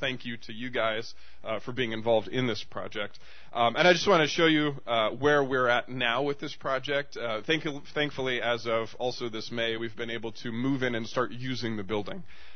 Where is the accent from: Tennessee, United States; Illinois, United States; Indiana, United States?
Indiana, United States; Indianapolis; moved away as an adult; now in Ukraine; I am originally from Indianapolis, hence the lack of a Ukrainian accent. However, I have been serving as a missionary in Ukraine now for almost 20 years.